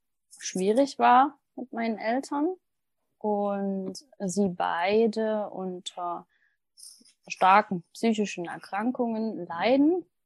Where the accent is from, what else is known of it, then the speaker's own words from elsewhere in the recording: Ilmenau, Thuringia, Germany; In Ilmenau, so wie du, Kathi, genau, hast du ja schon gesagt. Und ja, auf der Pölitzer Höhe. Das war bei uns wie so eine Art kleines Ghetto, in einem Block aufgewachsen.